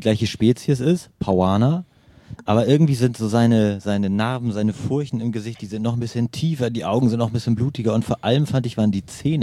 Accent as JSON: {"language": "German", "region": "Northern Germany", "country": "Germany", "said": "also ich komme hier aus dem Norden"}